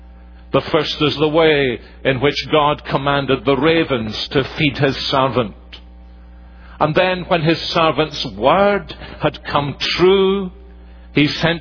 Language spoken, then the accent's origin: English; Scotland, United Kingdom; my home country of Scotland